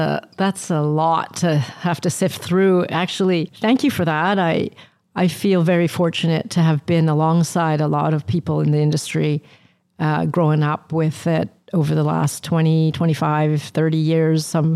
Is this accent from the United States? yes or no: no; Vancouver, British Columbia, Canada; And growing up in Vancouver with this industry has been a privilege, actually.